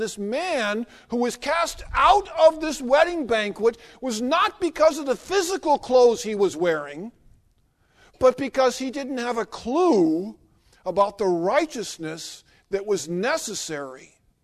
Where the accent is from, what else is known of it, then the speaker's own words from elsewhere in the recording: Philadelphia, Pennsylvania, United States; I grew up in Philadelphia, and you never drank the water in Philadelphia, but the suburbs weren't so bad.